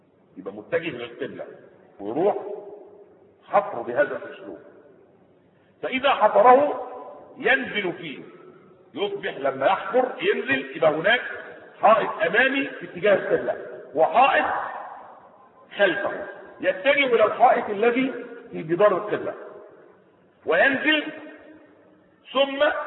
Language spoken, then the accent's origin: Arabic; Egypt; هو ده النظام الايه بتاع الطرر اللي ماشي عندنا في مصر